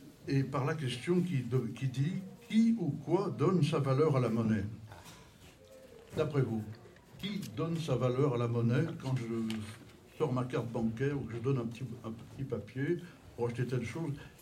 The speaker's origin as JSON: {"language": "French", "country": "France", "said": "en ce qui me concerne, je suis français"}